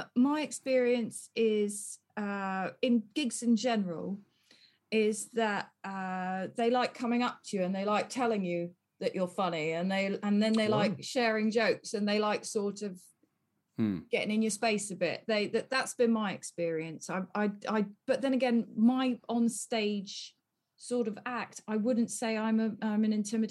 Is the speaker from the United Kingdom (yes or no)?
yes; South West England, United Kingdom; Because I grew up near Yeovil.